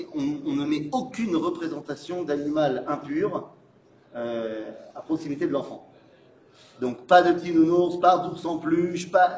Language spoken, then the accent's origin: French; France; now in Israel; moi j'ai grandi en Israël, enfin j'ai grandi en France, j'avais mes enfants sont nés en Israël.